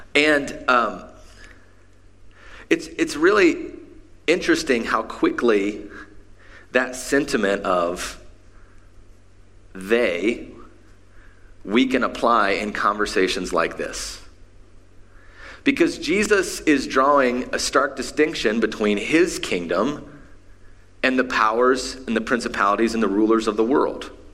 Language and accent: English; Appalachia, United States; So, growing up in Appalachia, there is a deep sense of suspicion of basically everyone else in the world, okay?